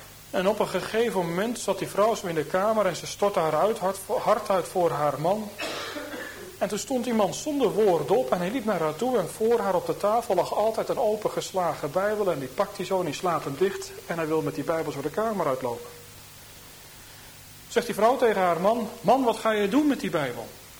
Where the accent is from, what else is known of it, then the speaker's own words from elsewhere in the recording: Harderwijk, Gelderland, Netherlands; Dan denk ik aan de plaats waar ik opgegroeid ben in Harderwijk.